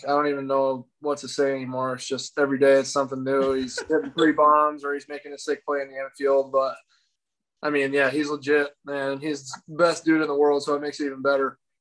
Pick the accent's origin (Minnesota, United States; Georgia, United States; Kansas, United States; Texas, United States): Texas, United States; I'm sure I had some when I was a kid, just growing up in Texas, but like I never wore them really like in high school or anything.